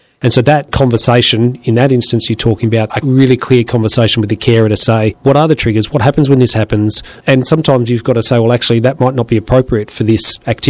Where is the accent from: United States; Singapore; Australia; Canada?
Australia; Nuriootpa, South Australia; When we spoke to, when we went to Kadena and Nuriutpa, and look, Nuri is my hometown. It's in the Barossa.